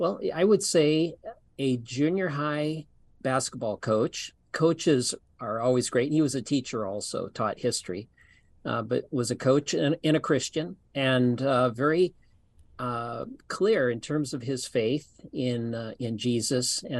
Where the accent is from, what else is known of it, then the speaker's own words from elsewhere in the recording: Princeton, Illinois, United States; now in Deerfield, United States; Small town. So everybody knows everybody. Still, when I go back and visit, you go into just the local diner, and when the door opens, everybody kind of looks to see if they know you.